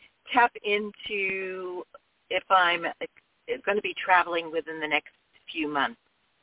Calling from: California, United States; I'm calling from California.

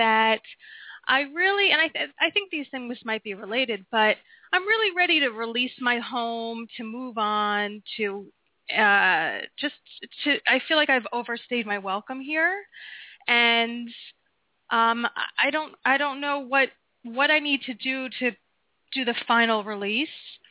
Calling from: Florida, United States; From Florida.

